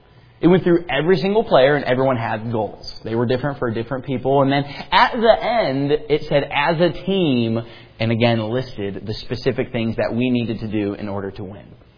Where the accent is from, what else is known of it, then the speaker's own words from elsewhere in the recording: Cleveland, Ohio, United States; Originally, I'm from Cleveland, Ohio.